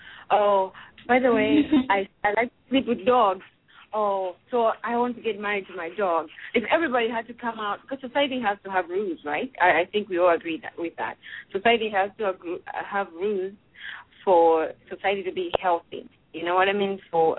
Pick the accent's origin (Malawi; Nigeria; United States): Malawi; I'm from Malawi